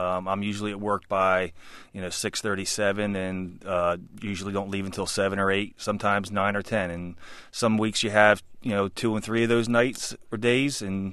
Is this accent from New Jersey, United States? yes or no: yes; New Jersey, United States; I grew up in New Jersey.